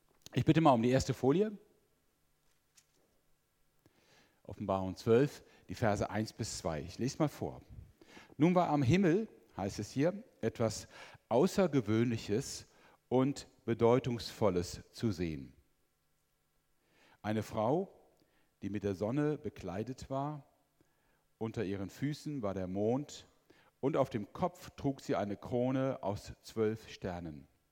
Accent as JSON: {"language": "German", "town": "Mönchengladbach", "region": "North Rhine-Westphalia", "country": "Germany", "tie": "born or raised there", "said": "Ich komme eigentlich aus Mönchengladbach, das ist meine Heimatstadt. Und wir Linksrheiner sind so ein bisschen berüchtigt für unseren Humor."}